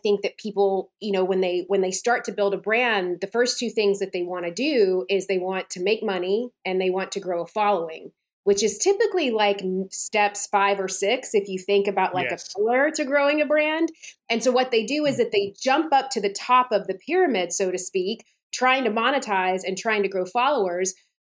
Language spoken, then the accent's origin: English; Nashville, Tennessee, United States; Nashville was a lot smaller back then. So I could not wait to leave it. You know, I was just like, get me out of here. I never thought I would come back.